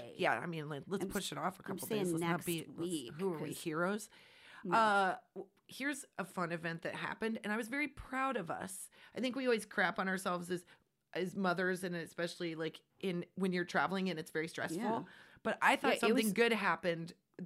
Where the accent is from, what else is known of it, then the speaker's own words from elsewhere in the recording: Nebraska, United States; We are from Nebraska. We are from flat and open spaces. We have no business taking side roads to anything.